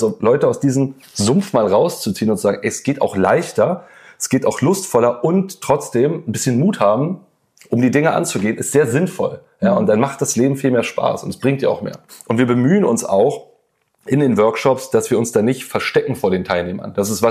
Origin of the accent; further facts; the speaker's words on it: Berlin, Germany; ich komme aus Berlin